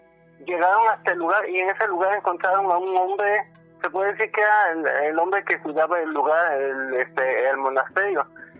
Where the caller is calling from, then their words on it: Villahermosa, Tabasco, Mexico; Soy de aquí de Villahermosa.